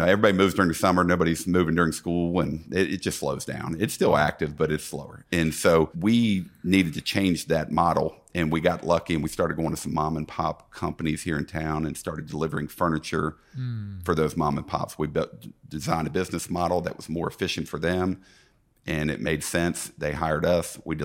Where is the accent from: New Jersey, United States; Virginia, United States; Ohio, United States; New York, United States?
Ohio, United States; Cincinnati; now in Birmingham, United States; From Cincinnati, Ohio, originally.